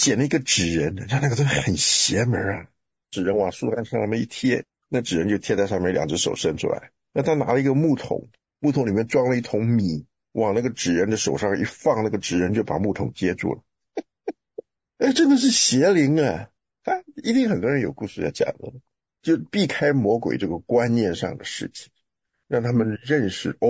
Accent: Taiwan; 我来的那个地方，像我们从台湾来那个迷信，那个鬼魔的事情可多了，太多了。就我那时候带我太太回台湾

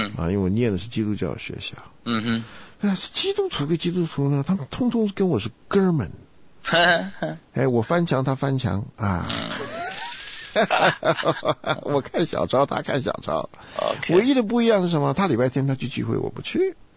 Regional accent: China

